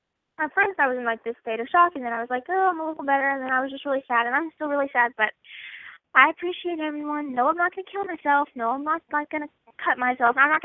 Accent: Cincinnati, Ohio, United States; You guys know I'm from the city. I'm from Cincy. I moved to a really small town where everybody knows everything.

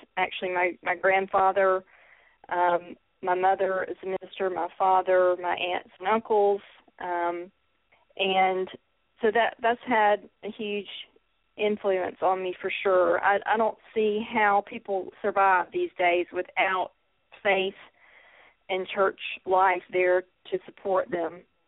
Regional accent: the South, United States; accent: Southern; now in Nashville, United States; Well, I'm definitely a Southern Belle. You can tell from my accent. I love living in the South. I'm in the Mid-South now in Nashville, but it's definitely still the South.

